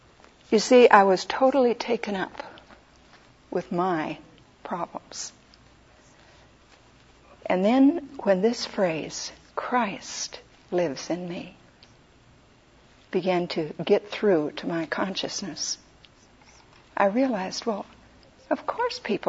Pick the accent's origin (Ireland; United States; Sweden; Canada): Sweden; accent: Swedish; English is a second language; And I still had my Swedish accent.